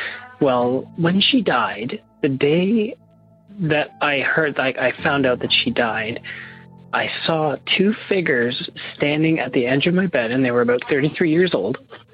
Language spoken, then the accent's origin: English; Ontario, Canada; I am from Ontario, Canada.